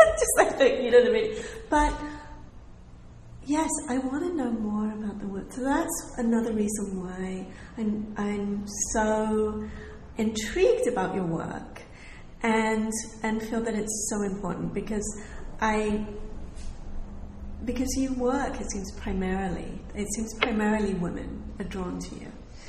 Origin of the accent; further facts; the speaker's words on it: London, United Kingdom; growing up in London, I had access to art. Even growing up in, you know, with a... I grew up in a slum. You know, I lived in a slum.